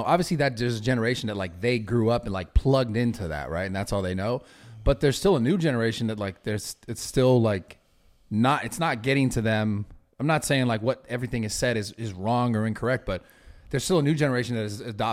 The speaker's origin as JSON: {"language": "English", "town": "San Francisco", "region": "California", "country": "United States", "tie": "born or raised there", "lives_now": "Woodland Hills, United States", "said": "I grew up my whole life. I grew up in San Francisco. I live in Sacramento State. I came down to Orange County, lived all in Orange County, all through Orange County, all through LA, lived in Woodland Hills now."}